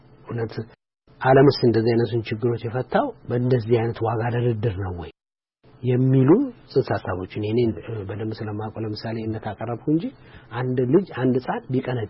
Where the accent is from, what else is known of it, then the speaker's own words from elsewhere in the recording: Addis Ababa, Ethiopia; አዲስ አበባ ነው የተወለድኩት።